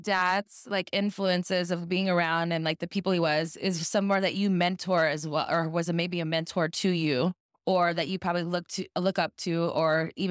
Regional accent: Texas, United States; now in Los Angeles, United States; So for me, I was raised in Texas, but Texas never really defined who I was.

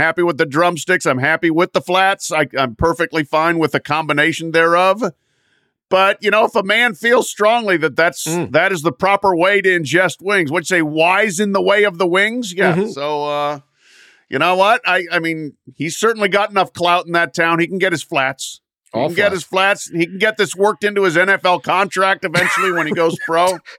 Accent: Colorado Springs, Colorado, United States; Yeah. That's my hometown. I've been to that zoo 150 times.

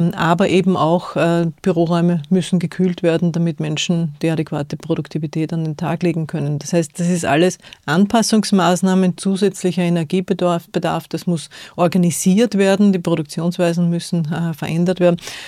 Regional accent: Lower Austria, Austria; Ich komme aus dem Waldviertel und Wald, der Clou ist in der Name sozusagen. Der Wald ist uns etwas Wichtiges, das ist identitätsstiftend.

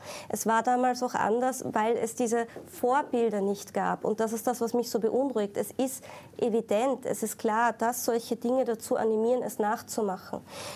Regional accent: Salzburg, Austria; Ich bin in Salzburg am Land aufgewachsen

